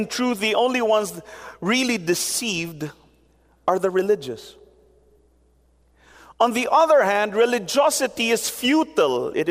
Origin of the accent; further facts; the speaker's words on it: Philippines; we have been brought up in an environment of religiosity in many quarters in our history as Filipino people